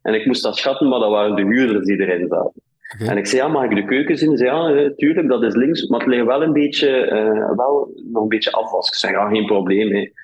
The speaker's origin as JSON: {"language": "Dutch", "town": "Ostend", "region": "Flanders", "country": "Belgium", "said": "ik ben van Oostende, ik hou van Oostende"}